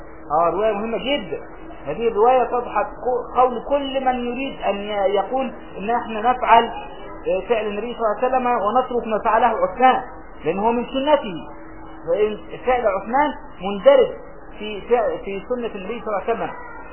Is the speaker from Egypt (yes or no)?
yes; Egypt; في الفلاحين عندنا في مصر اي بلاد الارياف